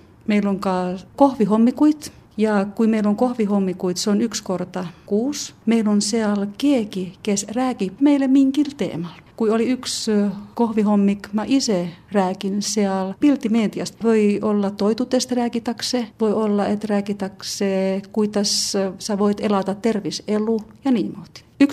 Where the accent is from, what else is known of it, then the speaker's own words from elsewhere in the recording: Finland; Estonian is a second language; Kun mä itse olen Soomest, niin se on hea asia.